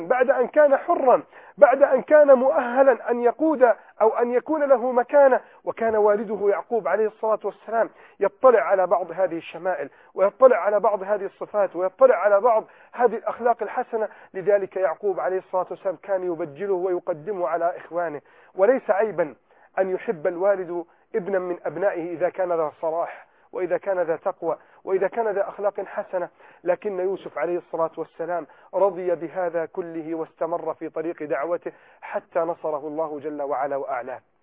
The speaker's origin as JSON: {"language": "Arabic", "country": "Egypt", "said": "استطاع أن ينقذ بلدنا مصر في وقت كانت مليئة البلد فيه بالأزمات"}